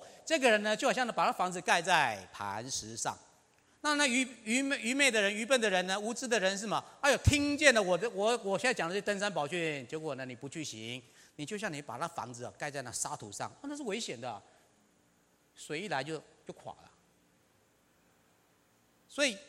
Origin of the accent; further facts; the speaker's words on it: Taiwan; I'm a Taiwanese、我是台湾人啊。